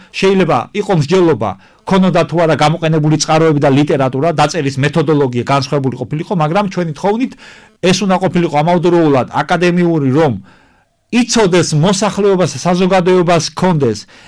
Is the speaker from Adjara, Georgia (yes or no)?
yes; Adjara, Georgia; ჩვენი აჭარა, ჩვენი კუთხე ყოველთვის იყო მიზიდულობის ცენტრად და არენად